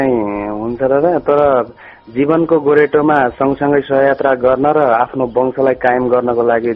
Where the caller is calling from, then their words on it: Surkhet, Karnali Province, Nepal; म सुर्खेतदेखि